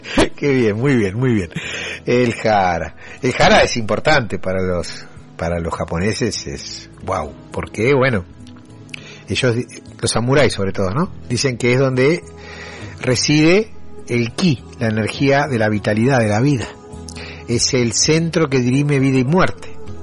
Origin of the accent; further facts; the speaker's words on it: Argentina; Pero primero soy argentino. Uh-huh. Y tengo un idioma, tengo una cultura.